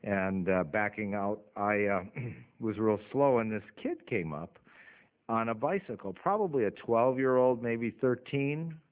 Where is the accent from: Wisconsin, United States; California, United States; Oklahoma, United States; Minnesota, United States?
Minnesota, United States; also born or lived in Connecticut / Canada; now in Portland, United States; And I grew up in Minnesota and Connecticut, and then Ambassador, and then Canada, British Columbia, and here, and Portland.